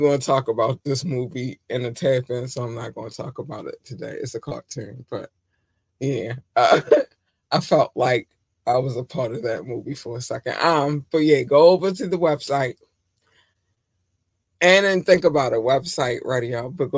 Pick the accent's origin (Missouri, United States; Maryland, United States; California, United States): Maryland, United States; Baltimore; That's one thing I love growing up in Baltimore.